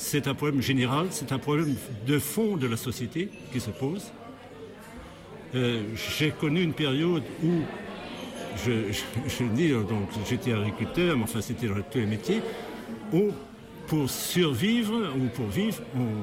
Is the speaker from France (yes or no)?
yes; Plougonver, Brittany, France; J'ai 85 ans cette année, donc je suis né, j'ai vécu à Plougonvert comme agriculteur